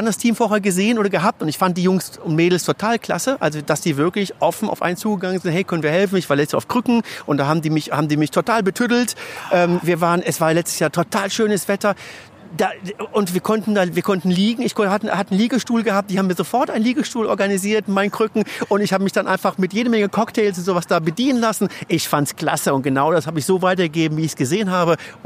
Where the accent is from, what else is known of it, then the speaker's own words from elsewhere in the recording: Cologne, North Rhine-Westphalia, Germany; Wir kommen aus Köln